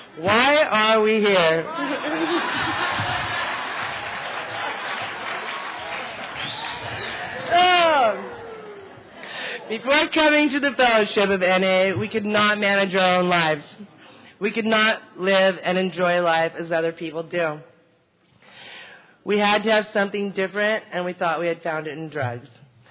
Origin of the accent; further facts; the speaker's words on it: San Diego, California, United States; I'm an addict from San Diego. From San Diego.